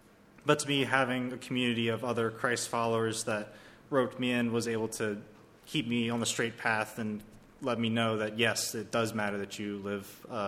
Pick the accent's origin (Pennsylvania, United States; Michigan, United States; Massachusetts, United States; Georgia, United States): Pennsylvania, United States; Dover; I'm from Dover, Pennsylvania, which is kind of to the west side of York.